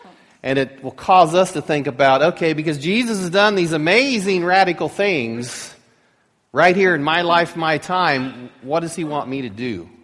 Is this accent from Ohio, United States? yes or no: yes; Ohio, United States; We're from Ohio. Ohio is 40,000 square miles.